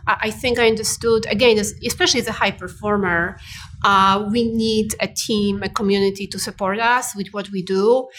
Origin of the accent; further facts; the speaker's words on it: Poland; a very immoral system that I grew up in Poland.